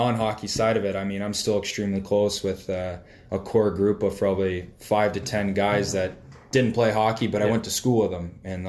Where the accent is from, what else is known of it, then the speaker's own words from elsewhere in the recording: Pittsburgh, Pennsylvania, United States; now in Windsor, Canada; yeah, I'm from Pittsburgh, but Windsor became my adopted home pretty quickly.